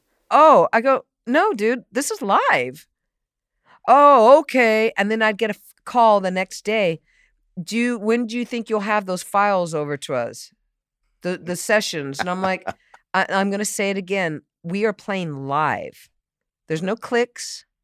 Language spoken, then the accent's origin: English; San Diego, California, United States; also born or lived in Boston; I grew up in San Diego. I was born in Boston, but I was only 1 year.